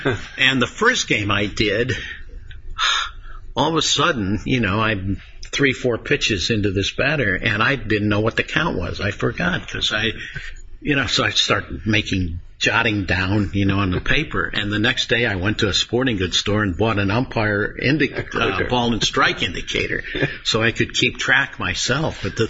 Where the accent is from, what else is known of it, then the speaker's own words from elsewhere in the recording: Detroit, Michigan, United States; I grew up in Detroit